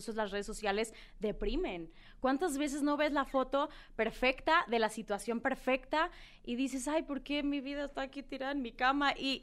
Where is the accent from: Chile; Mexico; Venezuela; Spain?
Mexico; Culiacán, Sinaloa; yo soy una niña de Culiacán, Sinaloa. Pues nada, nací en Culiacán, empiezo a estudiar actuación.